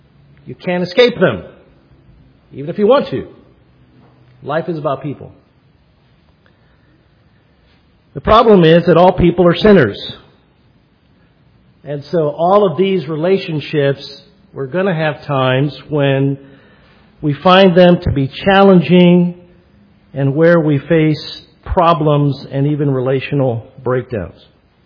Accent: Puerto Rico; well, I grew up in Latin America. I grew up in Puerto Rico.

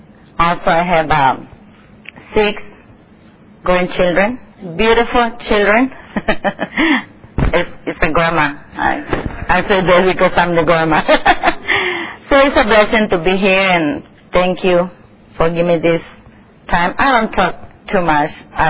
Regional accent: Mexico; English is a second language; I am from Mexico. You see here, Mexico. See? And I grew up in Catholic home, like most Mexicans, right?

